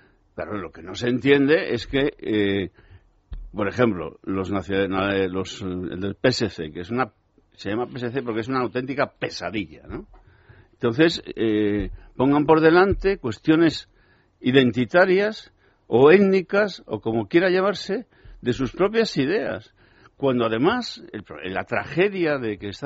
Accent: Santander, Cantabria, Spain; born there; Nosotros ni siquiera los que venimos de allí, pero hemos nacido, por ejemplo, como yo, en Santander, no tenemos nada que ver con el nacionalismo.

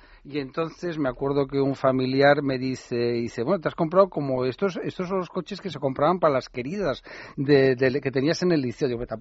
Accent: Catalonia, Spain; yo que soy catalán

